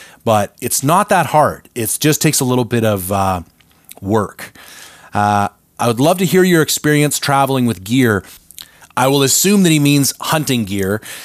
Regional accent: Canada; As a Canadian citizen, we're pretty lucky.

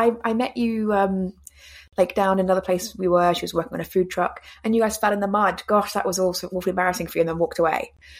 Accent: England, United Kingdom; I hate saying that because I'm English

